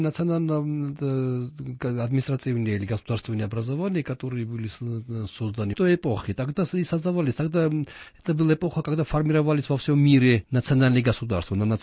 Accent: Georgia; Поэтому мы, грузины, очень, как и армяне, азербайджанцы, я уверен в этом, мы очень щепетильны

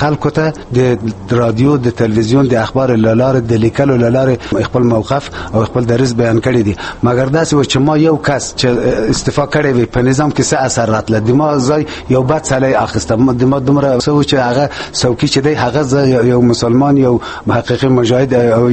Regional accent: Ghor, Afghanistan; زه د غور ولایت اوسیدونکی یم. ابتدایي مکتب مې د غور ولایت تر شپږم پورې لوستلې دي.

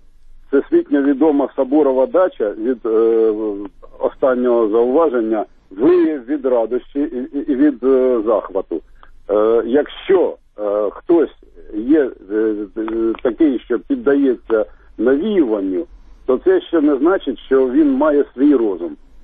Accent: Kharkiv, Kharkiv Oblast, Ukraine; я з Харкова.

